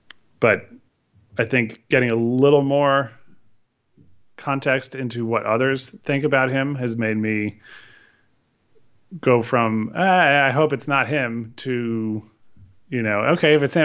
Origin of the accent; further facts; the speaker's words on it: Connecticut, United States; for me growing up in Connecticut